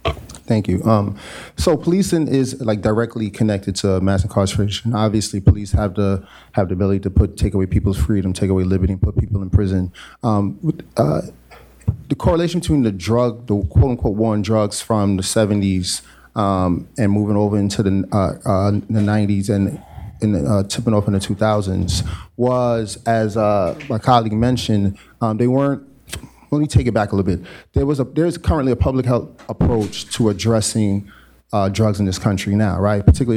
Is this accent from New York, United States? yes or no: yes; Brooklyn, New York, United States; So I'm from Brooklyn. I currently live in Bed-Stuy.